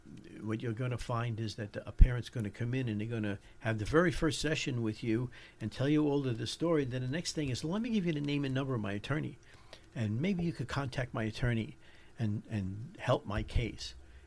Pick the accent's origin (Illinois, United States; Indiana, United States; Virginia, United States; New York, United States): New York, United States; accent: New York; My New York accent comes out sometimes.